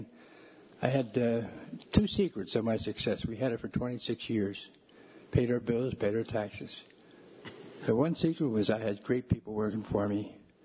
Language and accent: English; Philadelphia, Pennsylvania, United States; moved away as an adult; now in Lansing, United States; I grew up in the Philadelphia area in 1954.